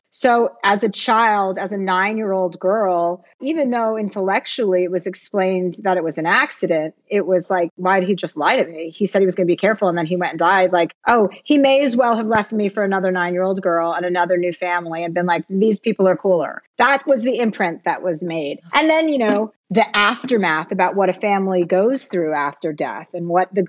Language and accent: English; New Jersey, United States; You know, I came from New Jersey. My dad was a used car dealer.